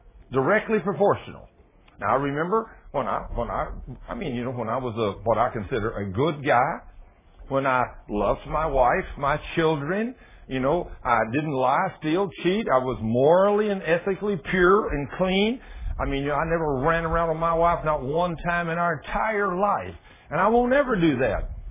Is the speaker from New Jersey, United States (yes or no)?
no; Texas, United States; I said, but I'm from Texas. I'm not from Chicago.